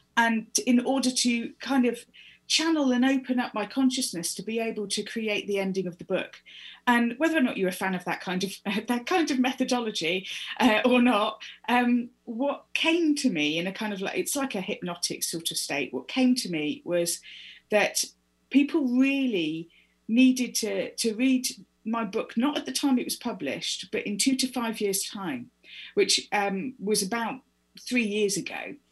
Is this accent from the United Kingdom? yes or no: yes; United Kingdom; I was not taught about this at school. I'm British. Yeah. I wasn't taught about it at school.